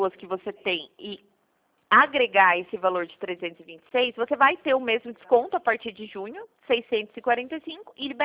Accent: São Paulo, Brazil; eu sou do estado de São Paulo e estou ligando para vocês do Rio

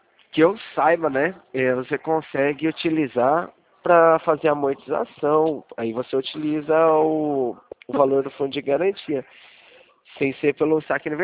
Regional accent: Leme, São Paulo, Brazil; eu sou da cidade de Leme.

